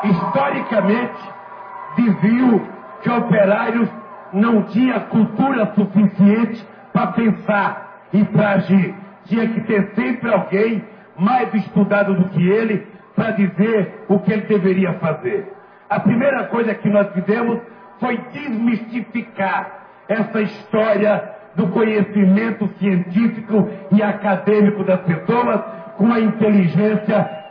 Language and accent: Portuguese; Garanhuns, Pernambuco, Brazil; born there; até em Garanhuns, onde eu nasci